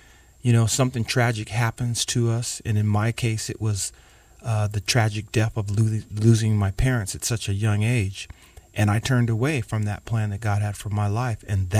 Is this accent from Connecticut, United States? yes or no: no; Riverside, California, United States; Rubido was a very, very tough neighborhood there in Riverside. And I would have to say, Danny, that most of the people I grew up with took a path of drugs, jail, prison.